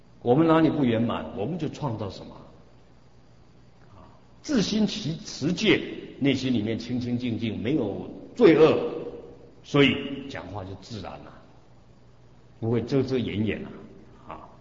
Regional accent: China; 我们中国人矮矮的，看这样。

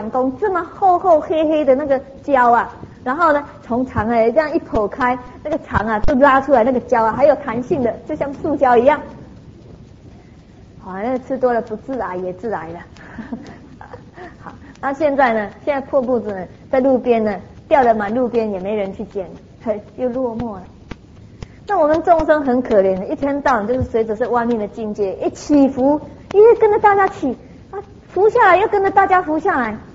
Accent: Taiwan; 这个他们那些我们台湾人损福损的很厉害啊

